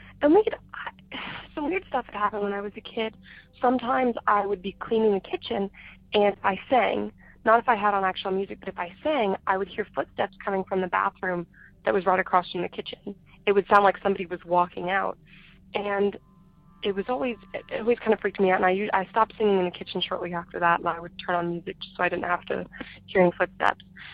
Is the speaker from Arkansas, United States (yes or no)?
yes; Arkansas, United States; I'm from Arkansas, and I am 17 years old